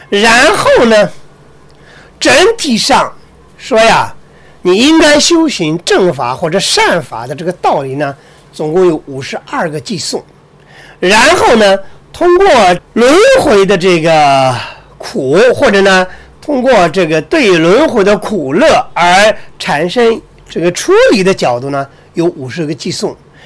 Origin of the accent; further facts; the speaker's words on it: China; 因为我们中国人呢，做任何一个论文呢，它是有科判的，对吧？